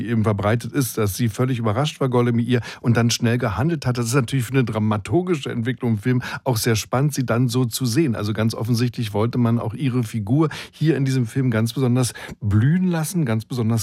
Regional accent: East Germany, Germany; ich bin ja im Osten aufgewachsen

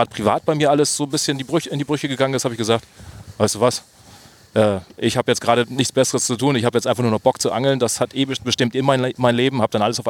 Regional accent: Brandenburg, Germany; Ich bin Brandenburger, genau.

